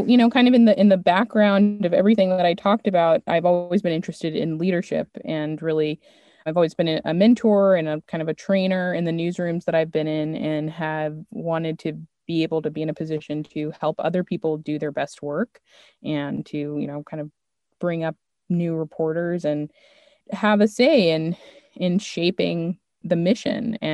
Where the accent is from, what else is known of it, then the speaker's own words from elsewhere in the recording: Maryland, United States; just because I'm from Maryland. I went to school in New York. I worked